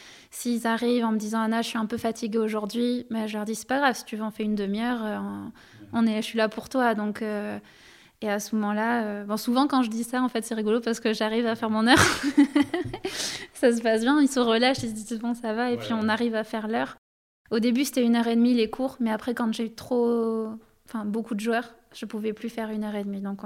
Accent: France; accent: French; Je parle avec mon accent pourri français.

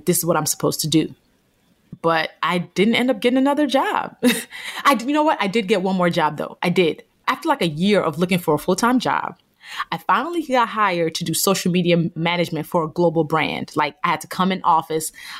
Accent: Nigeria; born there; a Black woman from Nigeria, because I was born in Nigeria

